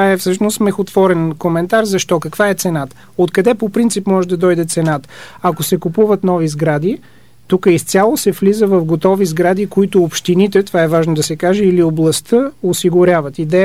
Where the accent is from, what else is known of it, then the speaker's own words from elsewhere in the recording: Lovech, Lovech Province, Bulgaria; моя роден град Ловеч